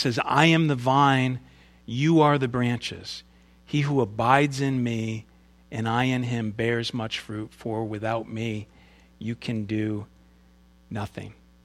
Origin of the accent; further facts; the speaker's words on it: Kirkville, United States; Or if you went to my hometown in Kirkville and went behind the old barn that was there and examined the grapevines that used to grow back there just in the field